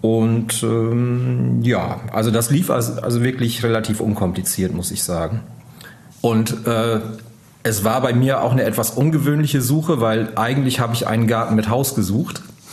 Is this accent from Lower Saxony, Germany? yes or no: yes; Lower Saxony, Germany; außerdem bin ich in Ostfriesland auf dem Land aufgewachsen. Von daher war das Leben in der Stadt für mich ohnehin immer eher ein Kompromiss.